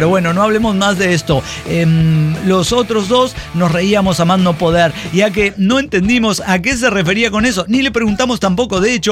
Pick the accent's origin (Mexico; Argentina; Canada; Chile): Argentina; Villa Ángela, Chaco; De Villa Ángela, estamos, de mi pueblo natal.